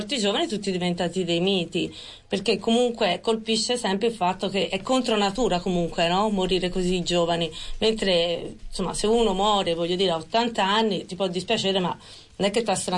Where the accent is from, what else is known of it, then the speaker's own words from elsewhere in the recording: South Italy, Italy; now in North Italy; Io sono venuta apposta al nord